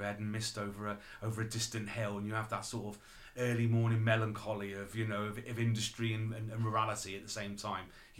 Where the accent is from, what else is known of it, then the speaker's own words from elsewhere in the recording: Shrewsbury, West Midlands, United Kingdom; Growing up in Shrewsbury, not many bands played in Shrewsbury.